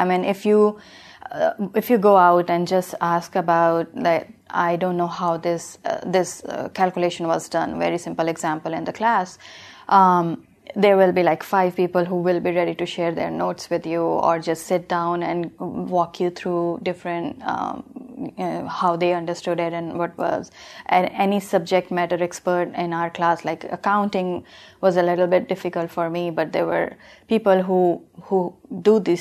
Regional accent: India; moved away as an adult; now in United States; I'm originally from India. I was born, brought up there, studied there, moved to United States back in 2003, and have been in this area, Northern Virginia, since then.

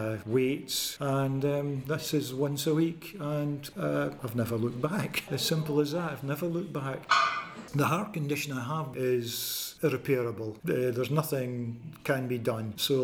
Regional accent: Edinburgh, Scotland, United Kingdom; I'm from Duddingston in Edinburgh. I'm 69 years old. I was a taxi driver for 37 years in Edinburgh.

